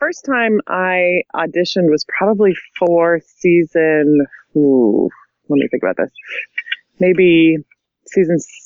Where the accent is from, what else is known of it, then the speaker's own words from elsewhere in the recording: Nebraska, United States; moved away as an adult; also born or lived in Los Angeles; I grew up in Nebraska, but I moved out to L.A., right when I graduated college